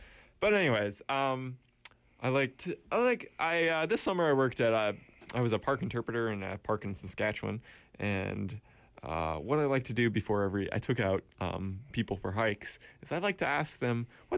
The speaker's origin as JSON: {"language": "English", "town": "Portland", "region": "Oregon", "country": "United States", "tie": "born or raised there", "said": "an artist from Portland, my hometown."}